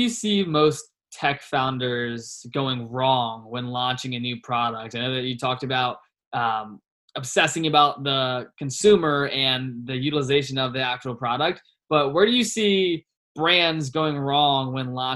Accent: Richmond, Virginia, United States; now in Scottsdale, United States; By the way, what part of North Carolina are you from? I'm from Virginia, so neighbors.

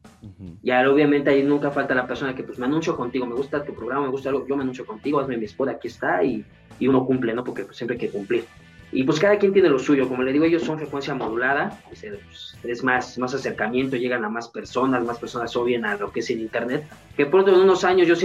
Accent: San Martín, Puebla, Mexico; pero pues obviamente soy de San Martín, Puebla

